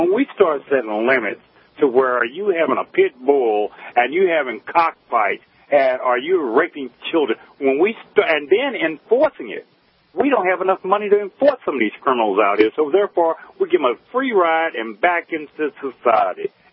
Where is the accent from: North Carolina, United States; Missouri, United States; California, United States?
Missouri, United States; St. Louis; I'm visiting Kentucky right now because I'm a truck driver, but I'm from St. Louis, and I'm enjoying your program.